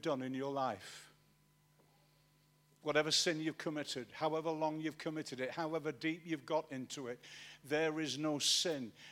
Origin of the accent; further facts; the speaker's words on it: Manchester, North West England, United Kingdom; You know, when I was a little kid in Manchester, and I was growing up in Manchester